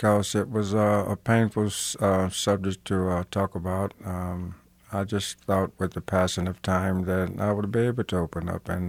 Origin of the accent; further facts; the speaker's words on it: Kansas City, Kansas, United States; Well, I grew up in Kansas City, Kansas, in a Christian home.